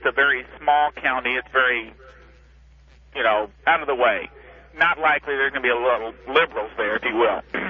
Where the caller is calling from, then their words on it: St. Louis, Missouri, United States; I'm listening from St. Louis, and your program is to be complimented.